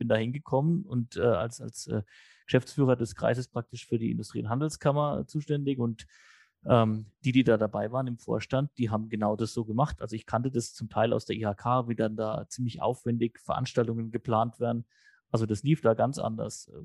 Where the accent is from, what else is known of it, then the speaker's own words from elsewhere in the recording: Bavaria, Germany; wir kommen sogar noch aus dem Fränkischen